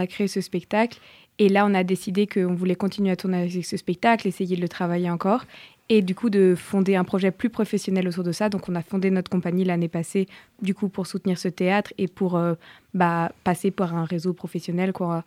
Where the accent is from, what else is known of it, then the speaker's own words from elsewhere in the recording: Switzerland; moi, je suis française et suisse, mais j'ai grandi en Suisse.